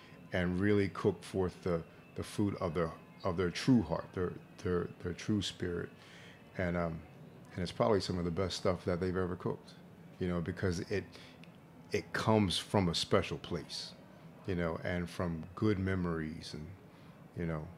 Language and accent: English; Philadelphia, Pennsylvania, United States; You know, like me and Omar are cool, and we're both from Philly